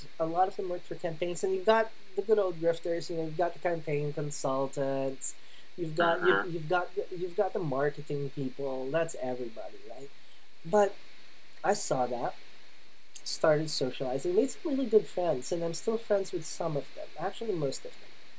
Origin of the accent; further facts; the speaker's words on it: Philippines; English is a second language; moved away as an adult; growing up in the Philippines, my final 2 years there, between, you know, like 99 and 2000, I was 19 years old.